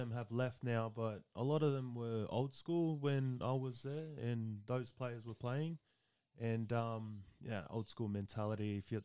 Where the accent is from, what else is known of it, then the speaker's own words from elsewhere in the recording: Claymore, New South Wales, Australia; It was just helicopters flying over every night because I grew up in Claymore.